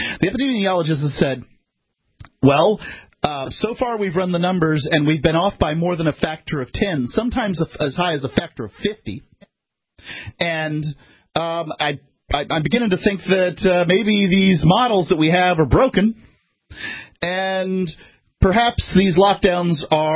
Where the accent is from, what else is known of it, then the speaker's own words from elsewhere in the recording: Florida, United States; I learned this at a young age. I'm from Florida, as are you, Ian.